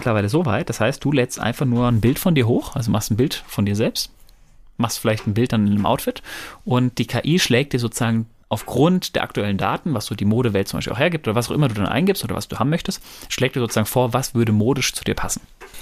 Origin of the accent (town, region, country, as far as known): North Rhine-Westphalia, Germany